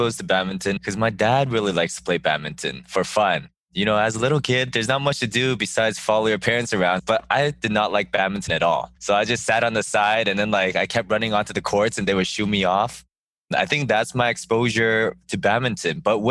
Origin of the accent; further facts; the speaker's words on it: Vancouver, British Columbia, Canada; So I grew up in Vancouver, Canada. Been here most of my life, yeah.